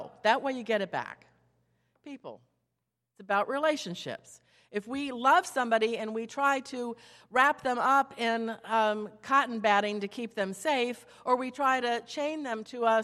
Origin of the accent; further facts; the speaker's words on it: Boynton Beach, Florida, United States; You all know I was born and raised here in Boynton Beach, Florida, and I left and went other places, but here I am, back home again.